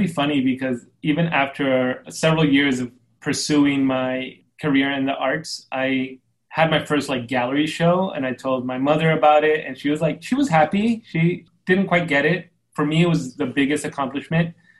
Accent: El Paso, Texas, United States; You know, I was born and raised in El Paso, and I was raised by my mother and four older sisters and my tía

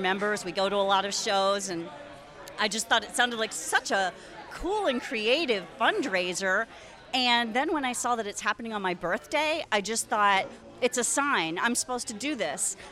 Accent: Champlain, New York, United States; I'm from Champlain, New York

